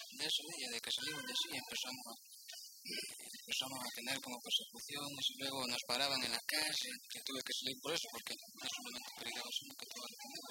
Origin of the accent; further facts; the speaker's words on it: San Fernando, O'Higgins, Chile; born there; Nací en San Fernando, en Chile.